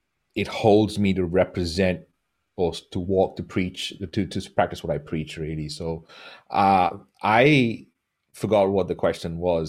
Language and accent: English; India; first language English; now in Australia; I'm half Indian, half Portuguese. So there's a Indian background. I grew up in India. Indian accents aren't the most prettiest accents on the planet